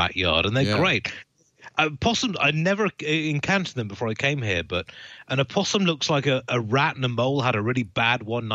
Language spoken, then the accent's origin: English; London, United Kingdom; Now, you see, I grew up in London where we now have more foxes in urban centers than we do in the countryside.